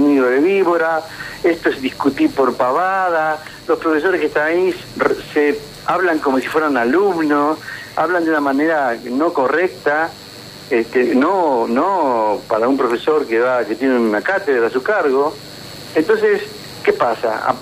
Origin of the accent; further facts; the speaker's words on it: Argentina; Así como los argentinos siempre elegimos a los que no, después nos pisan la cabeza